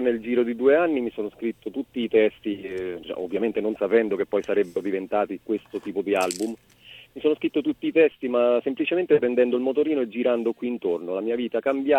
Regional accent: Terni, Umbria, Italy; Sì, siamo di Terni

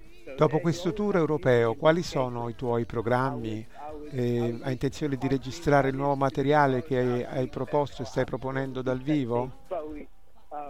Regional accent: Angola; un cantante di musica folk del mio paese di origine, appunto l'Angola

